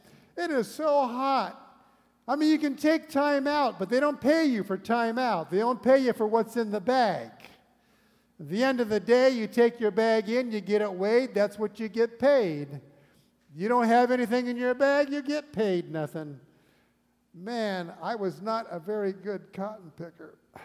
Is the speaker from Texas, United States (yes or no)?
no; California, United States; I grew up in California. I called my wife last week.